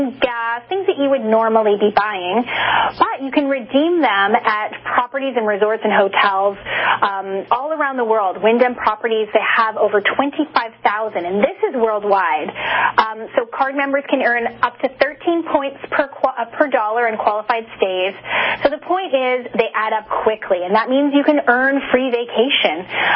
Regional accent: Toronto, Ontario, Canada; also born or lived in New York / Los Angeles; now in Denver, United States; I'm originally from Toronto, moved to New York, moved to L.A., but now I call Denver home.

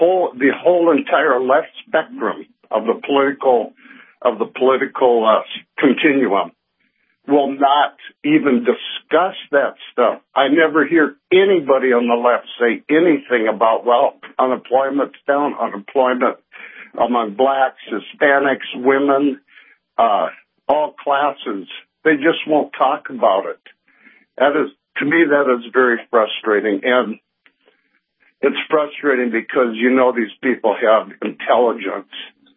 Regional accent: North Dakota, United States; now in Delaware, United States; I'm your friend from North Dakota and living in Delaware.

